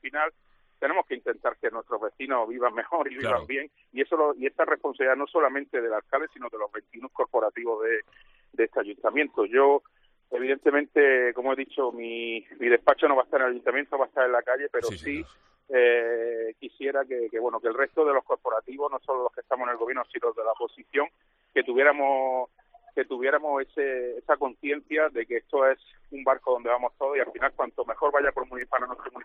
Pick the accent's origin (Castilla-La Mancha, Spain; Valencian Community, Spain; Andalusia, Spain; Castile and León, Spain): Andalusia, Spain; Almuñécar; Yo lo que más quiero es mi pueblo, lo que más quiero es Almuñécar y la Herradura